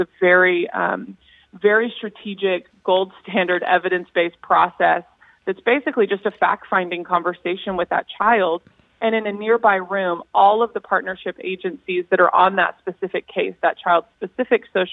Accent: California, United States; Again, I was an uneducated, I was a Californian that didn't know about it. I'm not from Oregon.

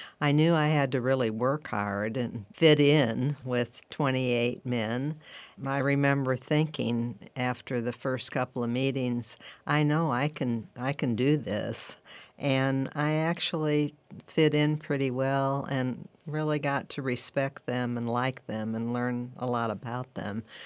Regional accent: Springfield, Illinois, United States; Growing up in Springfield, I always say that you usually either love politics or hate it, because it's certainly a part of our lives here in Springfield.

